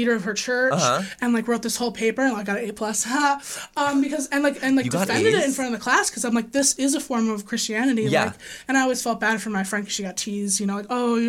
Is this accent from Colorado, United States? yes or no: no; Illinois, United States; I grew up in Illinois, but they moved back to Arizona, so they're Arizona Mormons.